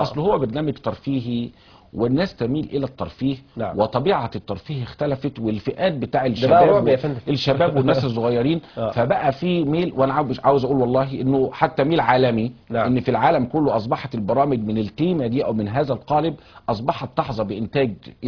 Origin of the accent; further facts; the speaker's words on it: Egypt; لكن أنا بس مصري.